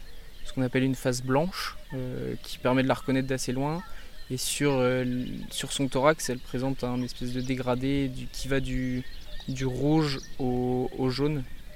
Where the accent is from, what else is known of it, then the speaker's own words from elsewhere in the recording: Nouvelle-Aquitaine, France; je viens des Deux-Sèvres